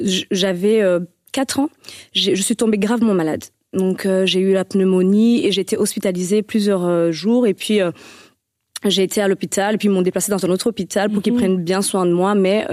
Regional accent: Rwanda; born there; Donc, je suis née au Rwanda, dans une fratrie de trois.

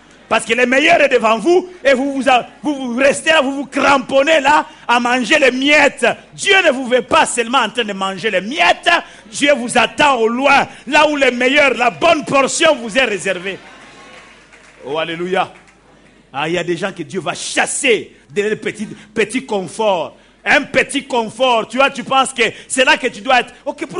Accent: Lubumbashi, Haut-Katanga, DR Congo; Moi, je suis de Katouba 3. Un coin perdu. Hein? Je prie que Dieu puisse vraiment susciter le réveil dans ce coin de Katouba 3. En plein Lubumbashi.

